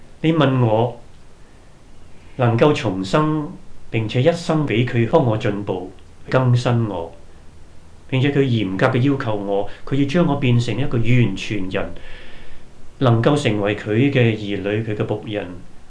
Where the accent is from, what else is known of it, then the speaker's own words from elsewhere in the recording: China; 我們唐人，我們中國人當中很多以往都是拜祖先啊、拜菩薩啊、拜偶像的。